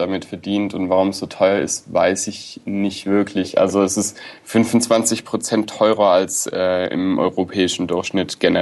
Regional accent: Baden-Württemberg, Germany; ich komme ja aus Süddeutschland, bin ja Schwabe, ich oute mich jetzt an dieser Stelle.

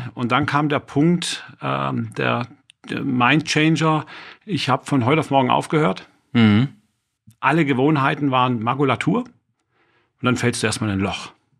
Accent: Baden-Württemberg, Germany; ich bin 53 Jahre, verheiratet, 3 Kinder, 1 Hund, habe ein Haus und jetzt ratet ihr alle, was ich bin Schwabe.

